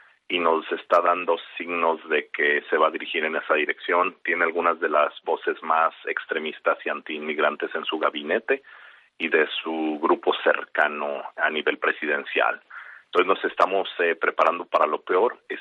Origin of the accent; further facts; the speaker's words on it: Mexico; now in United States; Yo soy inmigrante mexicano, llevo la mayor parte de mi vida acá en Estados Unidos